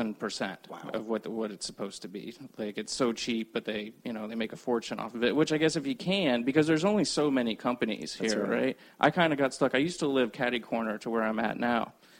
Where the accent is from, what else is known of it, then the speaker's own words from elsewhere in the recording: Largo, Florida, United States; Not that anything's wrong with Largo. I grew up in Largo.